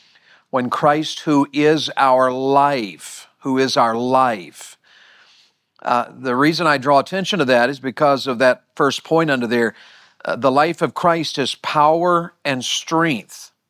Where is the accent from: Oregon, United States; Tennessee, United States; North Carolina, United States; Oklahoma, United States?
Tennessee, United States; I grew up in Tennessee, so I'm a Tennessee Volunteer fan.